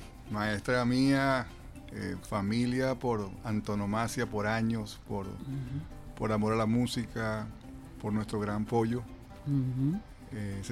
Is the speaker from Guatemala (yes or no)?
no; Caracas, Capital District, Venezuela; born there; Nací en Caracas, 25 de enero de 1972